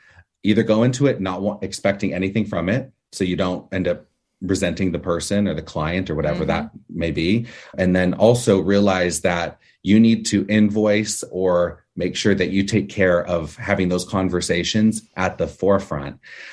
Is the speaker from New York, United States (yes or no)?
no; California, United States; I had a leg up because I grew up in Los Angeles or Orange County, but Los Angeles is 45 minutes to an hour away.